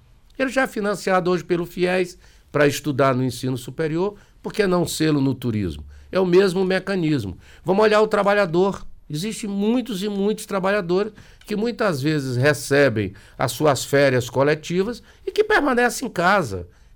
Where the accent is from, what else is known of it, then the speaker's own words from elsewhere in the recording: Maranhão, Brazil; um abraço a você como bom maranhense que sou.